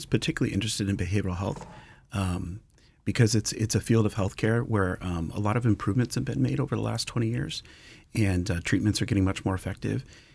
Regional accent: Alaska, United States; I moved back. I was born and raised here in Alaska, and I moved back.

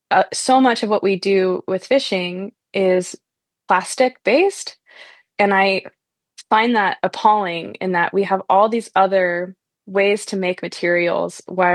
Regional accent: Alaska, United States; I love the Kenai River. I grew up fishing on the Kenai.

